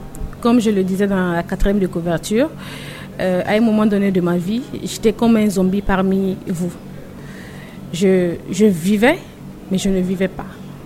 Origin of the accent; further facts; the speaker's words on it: Guinea; also born or lived in Daloa, Ivory Coast / Morocco; Je suis ivoirienne, je suis née à Daloa, mais j'ai grandi en Guinée-Conakry. J'ai étudié au Maroc, je me suis faite réparer au Sénégal.